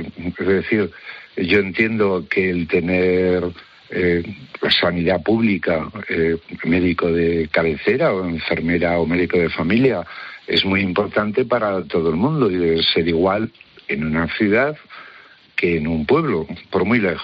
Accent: Huesca, Aragon, Spain; born there; Yo soy nacido en Huesca, pero bueno, siempre he tenido mucha relación con la montaña.

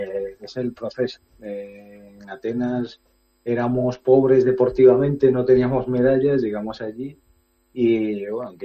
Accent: Galicia, Spain; now in Murcia, Spain; llevo aquí en Murcia como 5 años y medio trabajando en la UCAN. Cuando me retiré me fui a Galicia, tenía ganas de estar por allí, por mi tierra y demás. Y salió esta opción de venir aquí a Murcia

